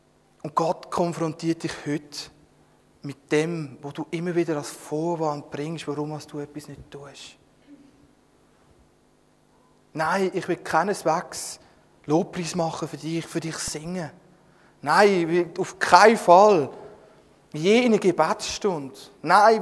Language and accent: German; Oberdiessbach, Bern, Switzerland; ich bin Schweizer. Ich bin Emmentaler. Von Oberdiessbach.